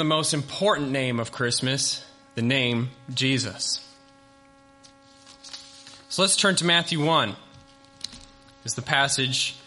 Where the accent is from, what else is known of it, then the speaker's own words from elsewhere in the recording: Uruguay; But the country I grew up in, for those who don't know me, I grew up in Uruguay, which is in South America, and they spoke Spanish.